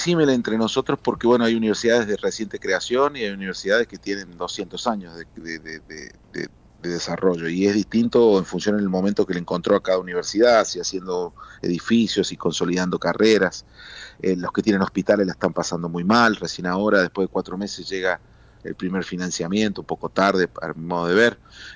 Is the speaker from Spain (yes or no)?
no; San Luis, Argentina; Bueno, yo soy de San Luis, imagínese que pocas veces en mi vida he visto la cantidad de población de mi provincia en un solo acto